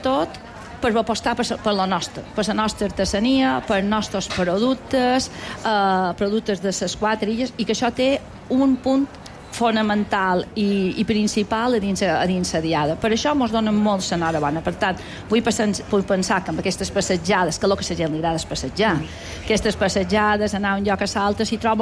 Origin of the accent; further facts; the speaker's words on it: Balearic Islands, Spain; som els mallorquins, els menorquins, els vicenys